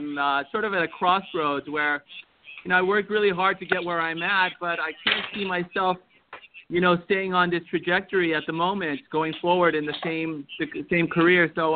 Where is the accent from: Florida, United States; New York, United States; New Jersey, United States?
New York, United States; I'm from New York.